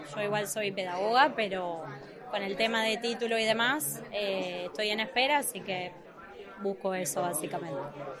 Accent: Argentina; now in Spain; mi apellido. No solito, soy argentina. Bueno, nacionalidad italiana. Hace 2 años que llevo viviendo aquí en España.

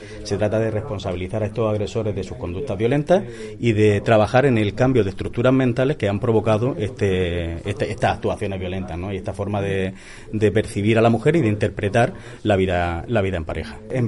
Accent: Cartagena, Region of Murcia, Spain; Sí que es cierto que somos de Cartagena y nos gustaría que Cartagena abanderara esta nueva forma de trabajar.

